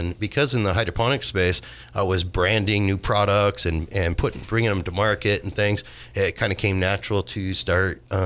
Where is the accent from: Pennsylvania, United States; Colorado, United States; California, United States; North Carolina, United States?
California, United States; Willits; I grew up in Mendocino County in Willits, and growing up in Willits, you kind of have to get out in the hills